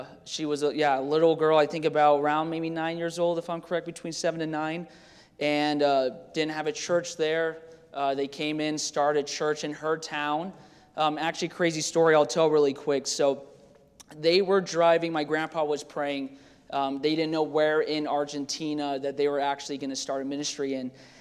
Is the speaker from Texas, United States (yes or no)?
no; Idaho, United States; also born or lived in Florida; and I was born in Florida, which is funny. So I've been in Idaho since I was 3. So I tell Brother Watkins over here that I am an Idahoan, But since I was born in Florida, he says, no, you're not. You're a Floridian.